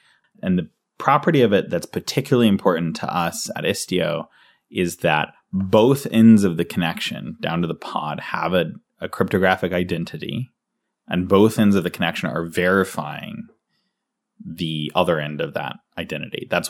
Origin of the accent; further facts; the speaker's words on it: United States; Again, we're American, so.